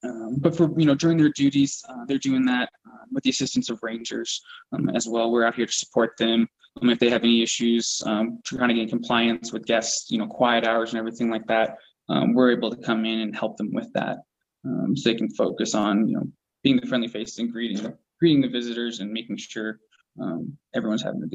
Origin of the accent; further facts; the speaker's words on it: Littleton, Colorado, United States; Littleton, Colorado.